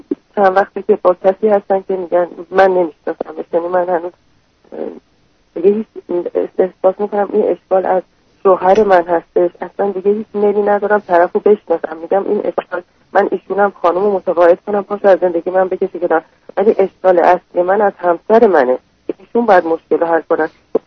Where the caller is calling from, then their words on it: Iran; من از ایران هستم